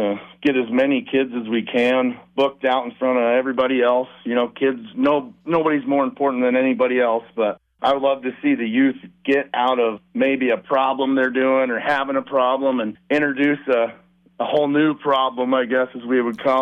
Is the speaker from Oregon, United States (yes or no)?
yes; Sunriver, Oregon, United States; I'm from Central Oregon. We grew up on a ranch there just outside of Sun River, Oregon.